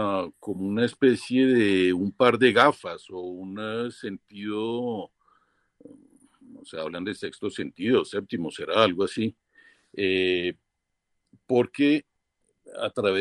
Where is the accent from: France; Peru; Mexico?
France; Paris, Île-de-France; also born or lived in Spain / New York / Canada / Italy; now in Colombia; nací en España, viví en Nueva York, crecí en París, llegué a Colombia en los años 70, de aquí me fui al Canadá, a Italia y a Japón los últimos 30 años.